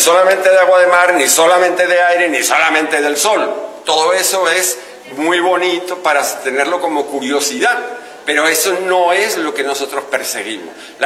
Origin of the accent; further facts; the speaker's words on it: Aragon, Spain; born there; como yo soy veterinario, aragonés además, que perdió el acento rodando por el camino, pero yo nací en la ribera derecha del Ebro